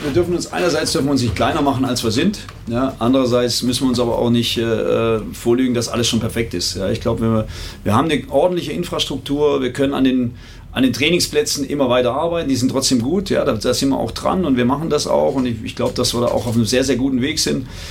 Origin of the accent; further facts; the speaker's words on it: Heilbronn, Baden-Württemberg, Germany; Ich komme aus dem Heilbronner Raum, also das ist ein Katzensprung hier nach Mannheim.